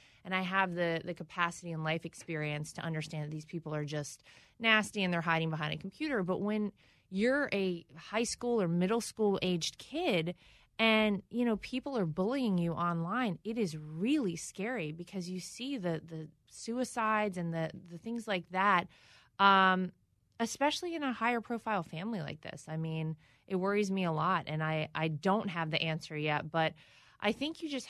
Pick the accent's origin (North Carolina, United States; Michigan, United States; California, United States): North Carolina, United States; We were in my home state of North Carolina.